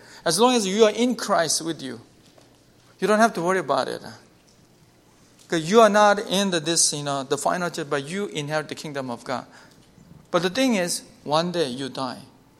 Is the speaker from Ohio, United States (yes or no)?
no; Chicago, Illinois, United States; I came from Chicago, and beautiful.